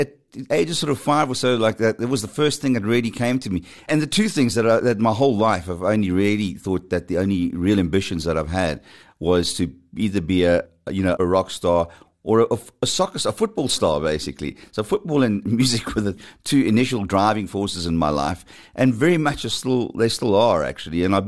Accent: Durban, KwaZulu-Natal, South Africa; now in Johannesburg, South Africa; I'm actually from Durban originally. I came to Joburg in 1979

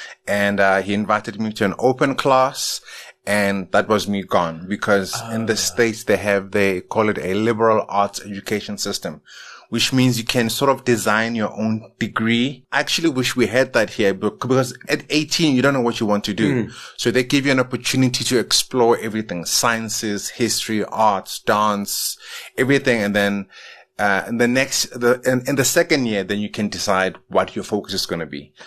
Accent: Soweto, Gauteng, South Africa; I grew up in Soweto in Orlando East.

